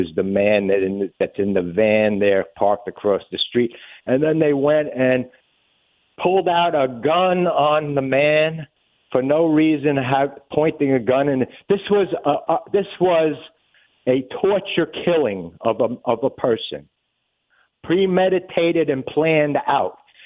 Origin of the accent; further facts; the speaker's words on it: New York, United States; So, I grew up in New York.